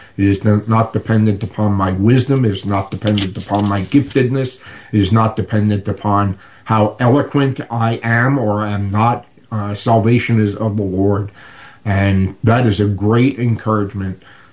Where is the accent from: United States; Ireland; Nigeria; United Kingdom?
United States; New York City, New York; now in New Rochelle, United States; actually live in New Rochelle, which is just over the border from the Bronx. It's adjacent to the Bronx. But I grew up in New York City, and I pastor in New York City.